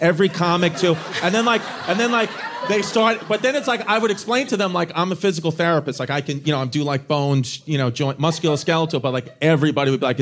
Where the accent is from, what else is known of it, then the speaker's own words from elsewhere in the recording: Brooklyn, New York, United States; I was born and raised in Bushwick. So it's like it's very different now.